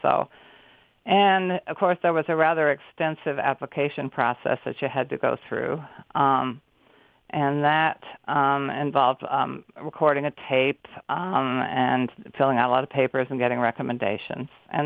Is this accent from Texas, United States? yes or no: no; Des Moines, Iowa, United States; Okay, I had started taking violin lessons when I was in the fourth grade, and I grew up in Des Moines, Iowa.